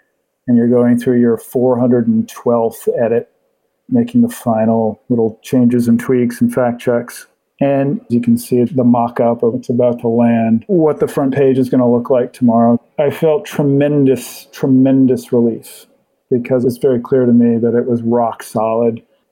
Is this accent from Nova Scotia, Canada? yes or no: yes; Halifax, Nova Scotia, Canada; Halifax, which is my hometown, Halifax, Nova Scotia